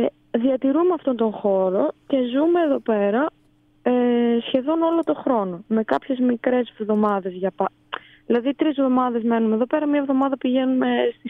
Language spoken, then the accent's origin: Greek; Thessaloniki, Central Macedonia, Greece; Εγώ κατάγομαι από τη Θεσσαλονίκη, μεγάλωσα στη Θεσσαλονίκη.